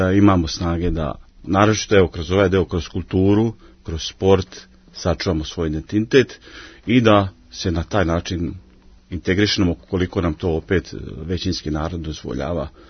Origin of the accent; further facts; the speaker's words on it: Croatia; pošto dolazim iz Hrvatske